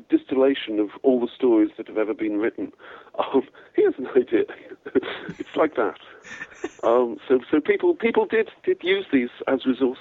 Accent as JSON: {"language": "English", "region": "England", "country": "United Kingdom", "lives_now": "California, United States", "said": "I'm English. We don't talk about these things."}